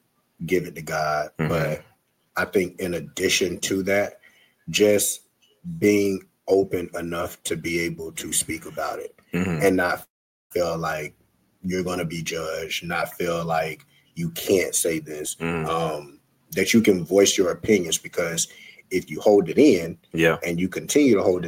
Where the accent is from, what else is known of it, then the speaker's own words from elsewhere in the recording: Jacksonville, Florida, United States; I come from Jacksonville, Florida, man, the North Side.